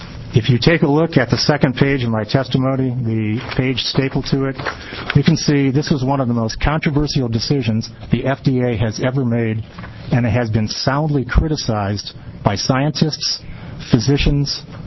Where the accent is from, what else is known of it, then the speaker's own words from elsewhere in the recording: Durham, Oregon, United States; I'm from Durham, Oregon.